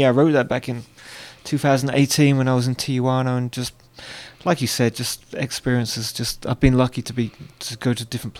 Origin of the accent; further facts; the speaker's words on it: London, United Kingdom; born there; I'm English. Born just outside London, and I've lived in central London for the last 20 years or so, and just been on tour here in the US since early June.